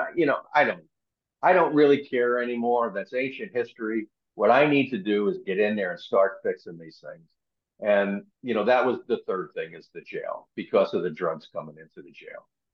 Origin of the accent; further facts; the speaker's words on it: New York City, New York, United States; moved away as an adult; now in Arizona, United States; That's why we moved to Arizona when I was 18 from New York City. My dad retired as a lieutenant with New York City PD.